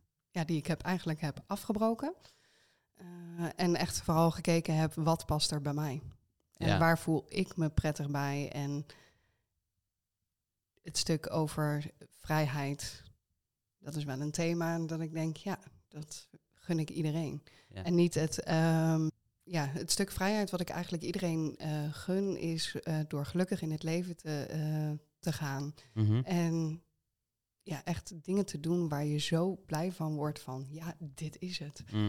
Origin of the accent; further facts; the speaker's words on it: Zevenaar, Gelderland, Netherlands; also born or lived in Enschede; Ik ben geboren in Enschede en daarna ben ik verhuisd naar Zevenaar, een klein dorpje bij Arnhem in de buurt. En daar heb ik 22 jaar gewoond en ik kom uit een samengesteld gezin.